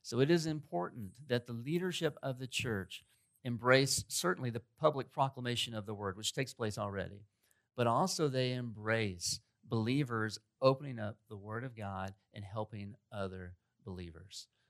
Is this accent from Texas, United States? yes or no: yes; Glen Rose, Texas, United States; And so I'm from Glen Rose, Texas. 25 or so miles up the road is Grace Bible Church.